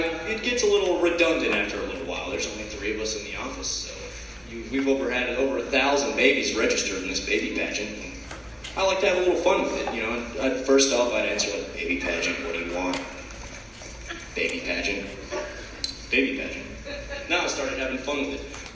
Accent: Lubbock, Texas, United States; I'm from Texas. Which is Lubbock. No one knows where that is.

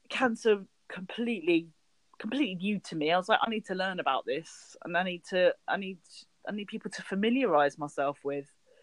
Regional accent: South East England, United Kingdom; now in London, United Kingdom; I'm British Pakistani, you know, daughter to immigrants, grew up in Kent, moved to South London and set up a restaurant there in 2015.

